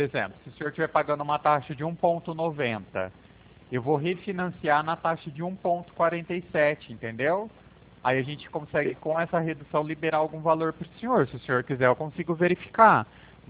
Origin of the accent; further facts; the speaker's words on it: Pirassununga, São Paulo, Brazil; Eu sou de Pirassununga